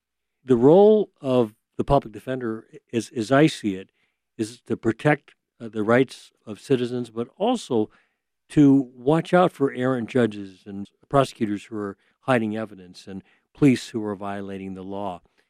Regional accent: United States; I'm Japanese American, so my parents and grandparents were in the internment camps during World War II with 120,000 other Japanese Americans.

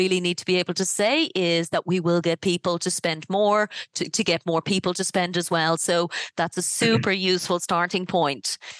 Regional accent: Ireland; I'm from Ireland

